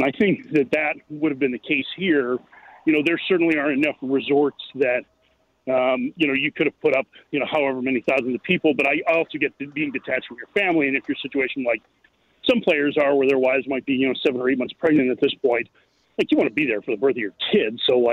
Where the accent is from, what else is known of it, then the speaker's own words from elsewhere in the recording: Lake Forest, Illinois, United States; Yep, born and raised.